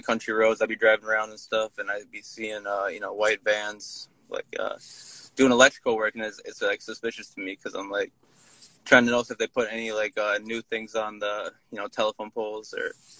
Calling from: Minnesota, United States; Minnesota right now. Just got some groceries from the co-op.

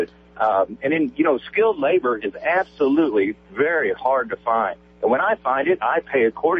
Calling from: Missouri, United States; I'm up here by Jeff City.

